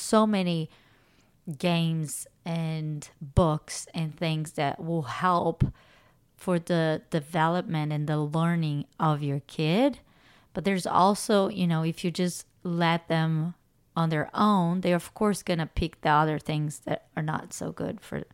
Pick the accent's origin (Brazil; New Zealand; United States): Brazil; moved away; but also like for me, right, my family is from Brazil. I'm from Brazil.